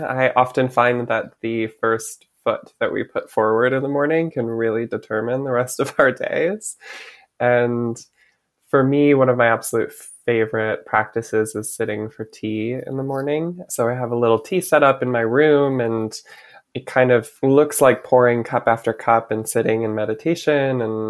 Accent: Michigan, United States; Yeah. You know, growing up in Michigan, first and foremost, taught me to love nature. I think there's so much beautiful nature in the Midwest.

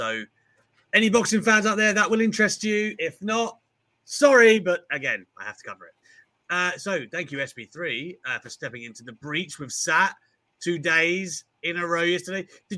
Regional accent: Ireland; I'm Irish, and I will whip that ass.

